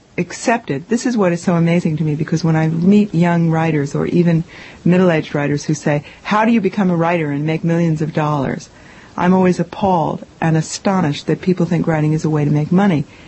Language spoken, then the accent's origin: English; New York City, New York, United States; I'm a New York animal. I mean, I grew up on West 77th Street, opposite the Museum of Natural History. I went to public schools in New York.